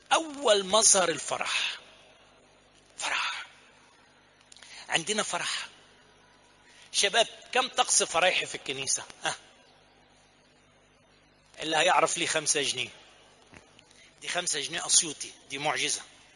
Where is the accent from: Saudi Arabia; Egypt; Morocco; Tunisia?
Egypt; Upper Egypt; لو انت مش عارفها تجي تعالى عندنا في الصعيد اوريها لك